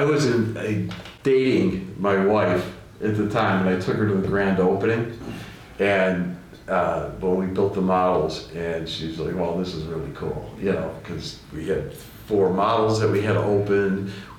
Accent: Lincolnwood, Illinois, United States; now in Highland Park, United States; I originally, like I said, I grew up in Lincolnwood. I lived in the city for quite some time, got married, moved to the suburbs, moved to Highland Park.

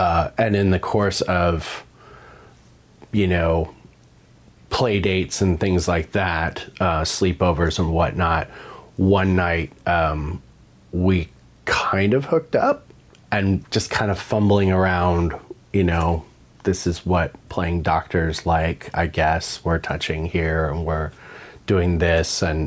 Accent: San Diego, California, United States; I'm 46. I grew up in San Diego. I was born and raised there.

